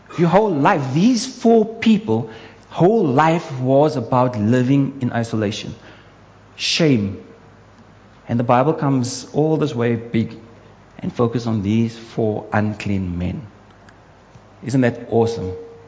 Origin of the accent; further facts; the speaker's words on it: Western Cape, South Africa; We come from the Cape. True. I agree with you. But we come from a bad part of the Cape.